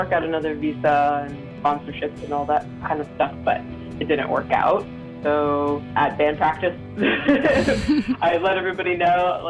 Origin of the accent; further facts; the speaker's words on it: Washington, District of Columbia, United States; I grew up around Washington, D.C., which is a very crowded place.